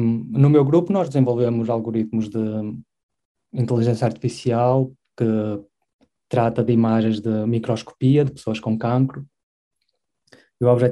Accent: Barcelos, Braga, Portugal; Eu sou de Barcelos

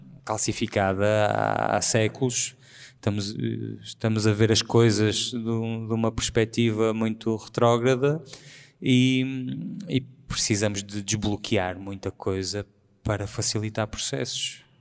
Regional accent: Porto, Portugal; É a minha casa, é o Porto, porque tenho uma ligação muito próxima, muito visceral à cidade onde cresci, ao povo que me compõe.

